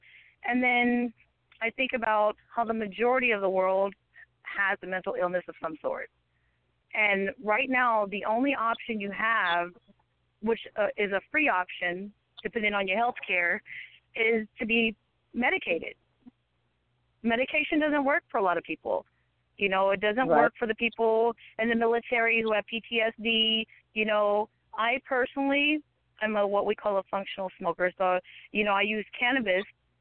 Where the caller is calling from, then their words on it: Seattle, Washington, United States; I'm calling from Seattle, Washington.